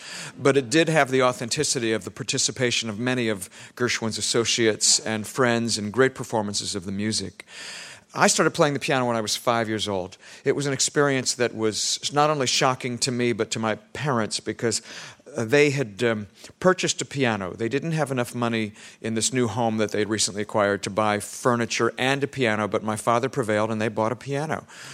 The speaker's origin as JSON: {"language": "English", "town": "Columbus", "region": "Ohio", "country": "United States", "tie": "born or raised there", "moved": "yes", "said": "But by the time I was 20, I had moved to L.A. from my hometown of Columbus, Ohio."}